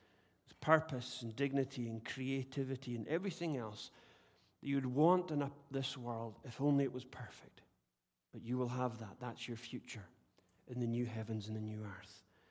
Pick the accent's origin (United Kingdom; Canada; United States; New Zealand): United Kingdom; Scotland; He's English and I'm Scottish.